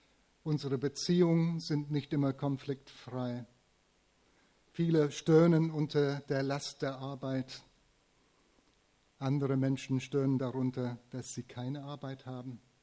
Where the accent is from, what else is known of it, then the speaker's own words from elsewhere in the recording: England, United Kingdom; German is a second language; Also als Engländer weiß ich, was es ist, so ein Gentleman zu sein